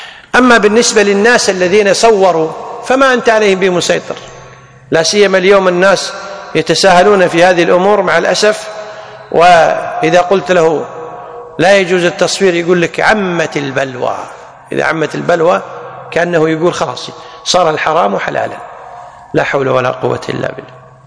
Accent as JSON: {"language": "Arabic", "country": "Kuwait", "said": "أو بعض الناس عندنا بالكويت يسمونها التفلة"}